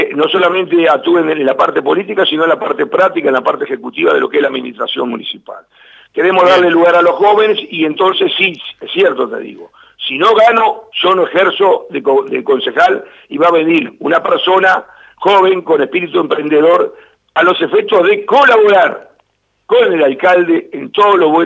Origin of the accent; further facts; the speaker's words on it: Paso de los Toros, Tacuarembó, Uruguay; a mi pueblo de Paso los Toros, porque todavía me encuentro con fuerza de hacer cosas